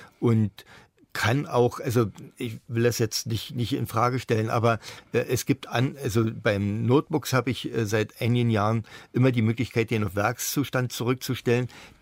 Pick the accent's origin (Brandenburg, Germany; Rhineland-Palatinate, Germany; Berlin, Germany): Berlin, Germany; da bin ich als Berliner mit 3 Millionen Leuten ringsherum in einer guten Situation